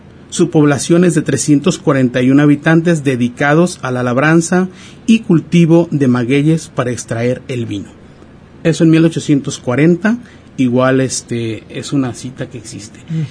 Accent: Tonaya, Jalisco, Mexico; Yo vengo de Tonaya, Jalisco.

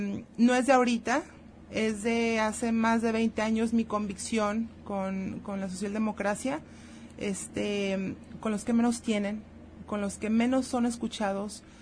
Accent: Zapopan, Jalisco, Mexico; now in Autlán, Mexico; Soy originaria de Zapopan, Jalisco, pero ya tengo más de 30 años viviendo aquí en Autlán.

